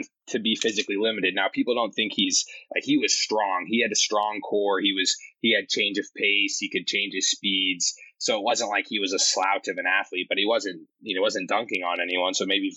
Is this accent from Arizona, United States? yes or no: yes; Phoenix, Arizona, United States; And for me also, really one of the biggest things was growing up in Phoenix.